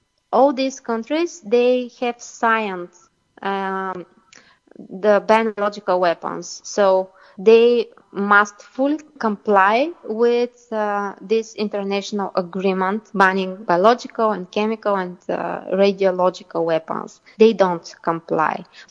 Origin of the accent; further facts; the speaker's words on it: Bulgaria; I come from Eastern Europe, and here the situation is the same. We are a NATO member state. We have four US military bases in Bulgaria, and we border on the Black Sea